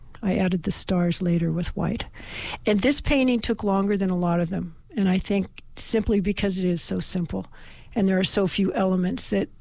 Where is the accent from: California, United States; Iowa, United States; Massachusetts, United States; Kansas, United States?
California, United States; Petaluma; I was raised in Petaluma, and I think there were two Greek families in Petaluma at that time, so there was no church.